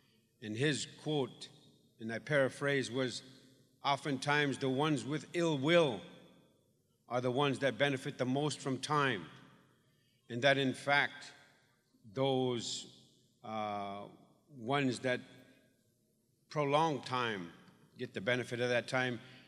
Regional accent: Minnesota, United States; I'm from the Fond du Lac band of Anishinaabe. And I've lived here in the city of Duluth for about 35 years of my life.

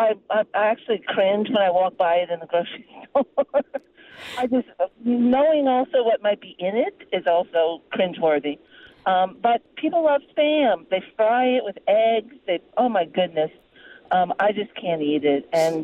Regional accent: Mississippi, United States; also born or lived in Hawaii; I grew up in the South, and we lived in coastal Mississippi when Hurricane Camille hit back in the late 60s

